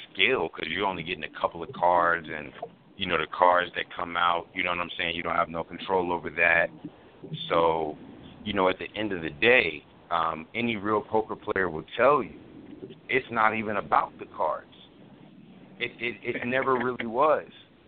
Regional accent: the South, United States; So I'm from the South. Hold on. A lot of people from the South. That's like our favorite game.

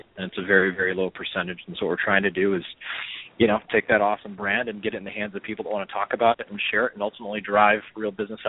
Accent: Chicago, Illinois, United States; Q Social is headquartered out of my hometown in Chicago

